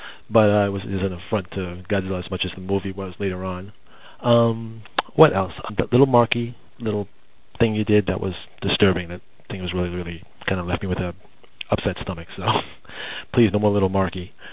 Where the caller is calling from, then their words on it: Queens, New York, United States; I'm calling from Queens, New York, and I'm a new listener to the podcast.